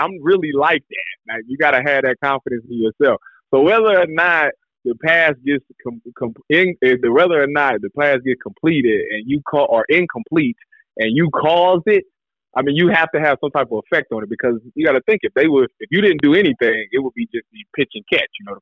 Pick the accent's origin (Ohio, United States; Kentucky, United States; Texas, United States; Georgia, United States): Ohio, United States; I mean, for me, I mean, yeah, growing up in Ohio, I thought, you know, Ohio had great football.